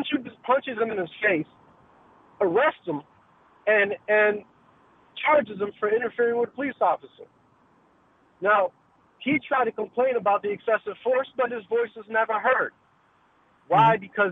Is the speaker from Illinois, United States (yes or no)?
no; New Britain, Connecticut, United States; I grew up in New Britain, been in New Britain, Connecticut my whole life.